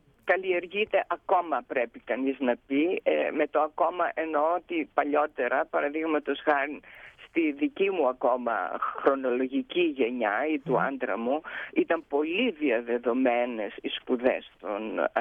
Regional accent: Thessaloniki, Central Macedonia, Greece; Γεννήθηκα και μεγάλωσα στη Θεσσαλονίκη. Είμαι παιδί προσφύγων. Η μάνα μου ήταν από τη Σμύρνη και ο πατέρας μου από την Ανατολική Θράκη.

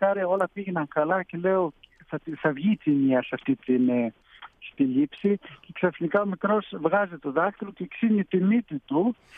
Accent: Sweden; Κοίταξε, εγώ μεγάλωσα και δύο γονείς μου ήταν, ας γεννήθηκα στη Σουηδία και δύο γονείς μου ήταν Έλληνες.

